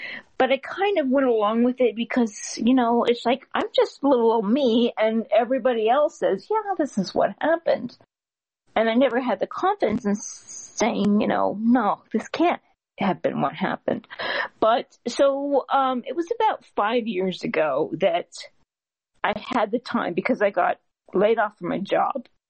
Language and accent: English; San Antonio, Texas, United States; I'm originally from San Antonio, and that's a big military city